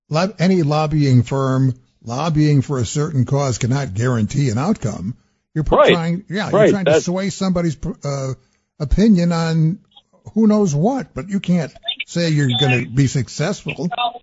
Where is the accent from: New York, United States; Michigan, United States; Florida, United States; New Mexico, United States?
Michigan, United States; Ann Arbor; I grew up in Ann Arbor, have been following that team. My dad taught at the University of Michigan